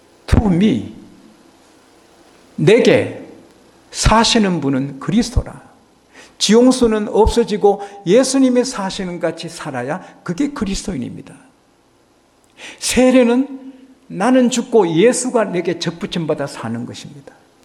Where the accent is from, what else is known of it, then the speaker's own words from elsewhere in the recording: South Korea; 저보고 어느 나라에서 왔느냐고, 한국에서 왔다니까 직업이 뭐냐고